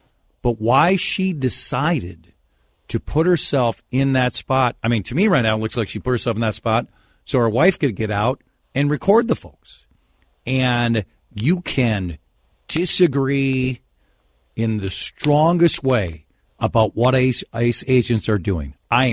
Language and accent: English; Minnesota, United States; accent: Minnesota; Like, if I go somewhere else, I have my Minnesota accent, apparently.